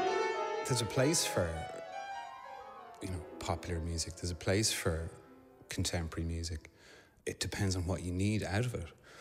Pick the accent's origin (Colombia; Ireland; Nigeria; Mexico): Ireland; growing up as an Irish Catholic, you know, with a faith that spends a lot of its time regretting the past